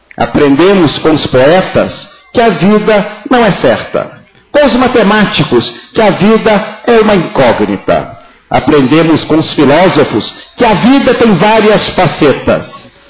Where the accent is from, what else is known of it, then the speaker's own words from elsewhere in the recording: Minas Gerais, Brazil; somos mineiros, com a cabeça altiva, altaneiros, olhando o nosso futuro e olhando o progresso de Minas Gerais.